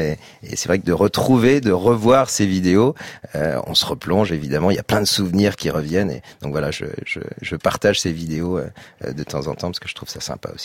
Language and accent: French; Auvergne-Rhône-Alpes, France; j'avais envie de m'amuser en Savoie, là où j'ai grandi.